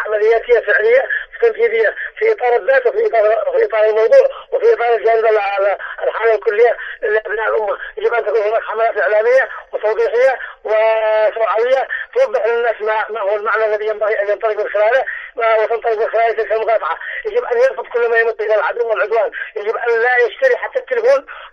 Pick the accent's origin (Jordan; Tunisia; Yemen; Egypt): Yemen; نحن كشعب يمني بكل قوانا